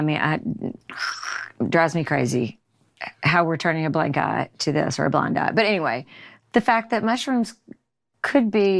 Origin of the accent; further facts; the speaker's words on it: Missouri, United States; now in Nashville, United States; No, I'm kidding. I'm from Missouri, yes.